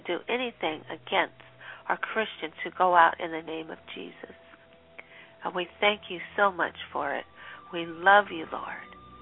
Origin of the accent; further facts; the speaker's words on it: California, United States; when I grew up here in California, hardly anybody was rich.